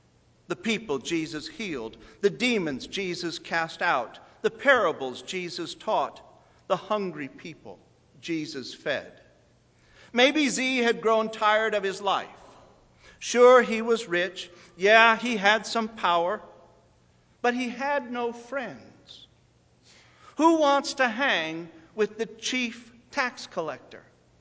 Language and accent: English; Rock Island, Illinois, United States; I learned that song as a child growing up in the First United Presbyterian Church of Rock Island.